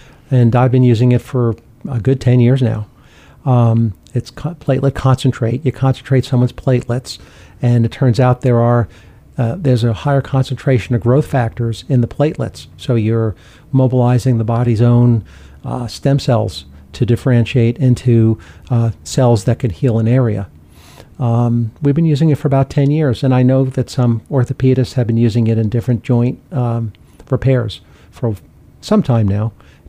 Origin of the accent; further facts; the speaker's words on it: New York, United States; I'm from New York.